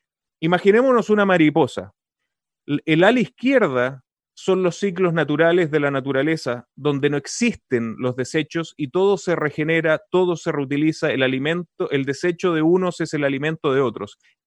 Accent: Chile; como latinoamericanos, como chilenos, ¿qué porcentaje de esta torta vamos a poder desarrollar en Chile

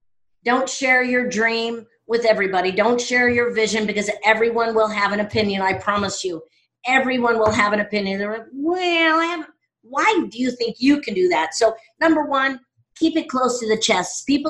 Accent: Chicago, Illinois, United States; I'm from Chicago originally. Everything is yesterday or the day before.

